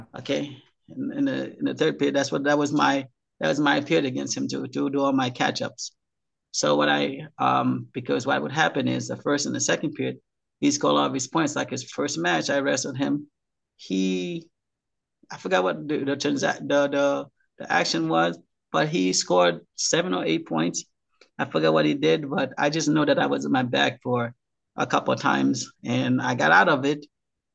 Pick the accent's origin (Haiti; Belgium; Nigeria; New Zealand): Haiti; I'm originally from Haiti.